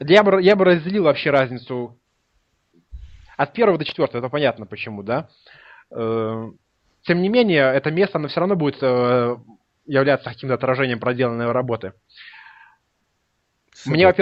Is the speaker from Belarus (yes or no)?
yes; Minsk, Belarus; Я сам из Минска